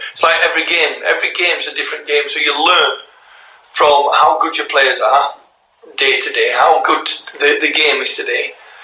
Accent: Yorkshire and the Humber, United Kingdom; And I'm a wee bit Scottish as well. I can speak a bit of Scottish. And I'm a Yorkshireman.

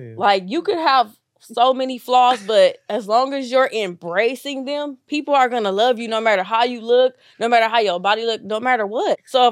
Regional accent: New Orleans, Louisiana, United States; I'm from New Orleans. I was born in New Orleans. So my whole family danced.

